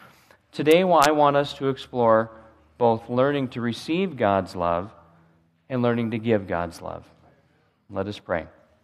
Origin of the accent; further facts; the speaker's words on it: Nebraska, United States; Growing up in Nebraska, there was always plenty of snow at Christmas time